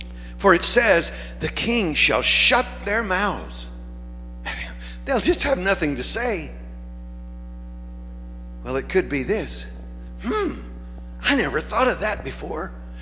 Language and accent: English; Southern United States, United States; accent: Southern; Now, as you've probably picked up from my accent, every now and then I lapse into it without thinking, that I'm a pure, born and bred Southerner.